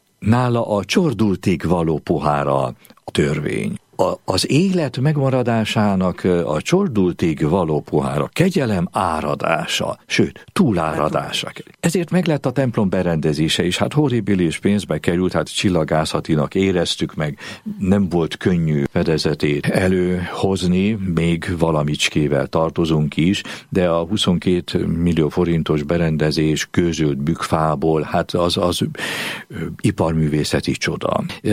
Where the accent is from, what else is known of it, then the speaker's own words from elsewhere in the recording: Transylvania, Romania; nekem, mint erdélyi székely embernek különösképpen szívemhez mindig közel álló volt